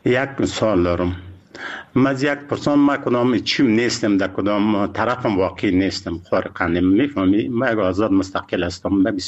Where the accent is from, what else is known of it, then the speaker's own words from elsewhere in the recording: Afghanistan; ما افغان هستیم، مسلمان هستیم،